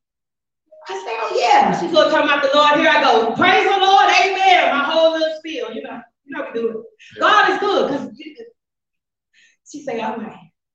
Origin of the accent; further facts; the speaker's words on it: Atlanta, Texas, United States; Atlanta, Texas. And I was going through some stuff. I love my little country town. I was living in my hometown there.